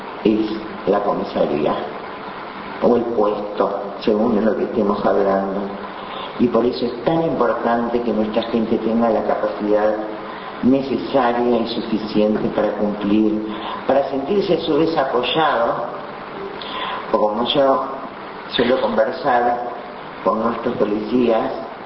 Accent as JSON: {"language": "Spanish", "country": "Uruguay", "said": "gratificarme como uruguaya"}